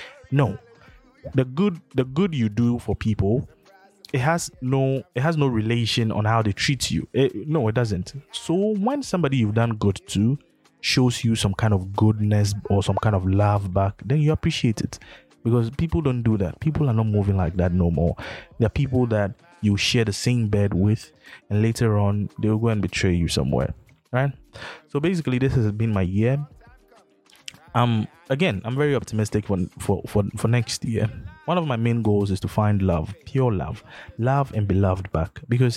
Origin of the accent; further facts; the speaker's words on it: Race Course, Ghana; Where we grew up, I grew up in Race Course, right? It's a 3-bedroom house. That's where we stayed since 2008 or something.